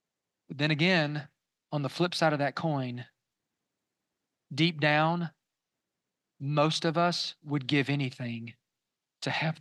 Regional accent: Florida, United States; I grew up in Florida.

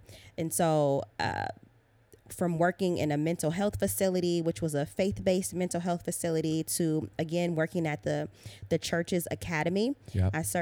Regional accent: Akron, Ohio, United States; I grew up in a small town that people may have heard of, Akron, Ohio. LeBron James put the city on the map.

